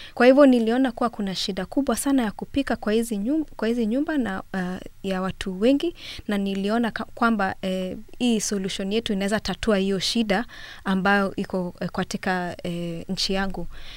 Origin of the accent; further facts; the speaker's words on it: Kenya; now in Nairobi, Kenya; Mimi ni Mkenya, nimetoka katika nchi ya Kenya. Naishi Nairobi